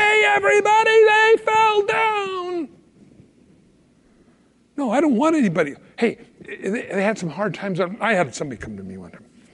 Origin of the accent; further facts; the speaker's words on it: United States; born there; But because I was born in America, my money says in God we trust, I was baptized as a baby, I was christened when I was 8 years old